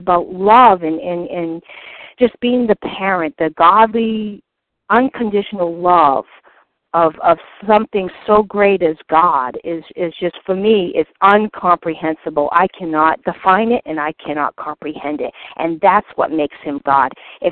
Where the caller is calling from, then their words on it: North Carolina, United States; I'm from North Carolina.